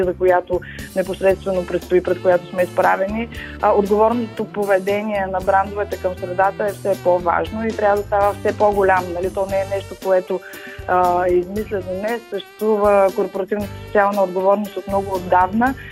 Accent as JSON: {"language": "Bulgarian", "town": "Lovech", "region": "Lovech Province", "country": "Bulgaria", "tie": "born or raised there", "also_born_or_lived": "Troyan", "said": "родена съм в Троян и израснала в Ловеч, в интерес на истината"}